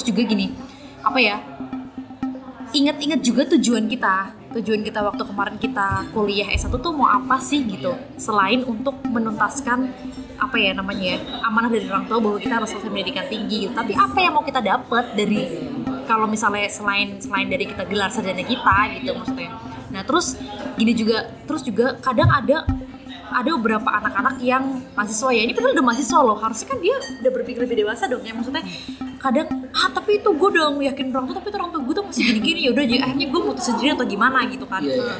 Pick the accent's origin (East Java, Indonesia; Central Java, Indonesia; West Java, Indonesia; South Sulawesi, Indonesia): Central Java, Indonesia; Tegal; kan aku juga dari Tegal gitu kan, orang daerah gitu kan.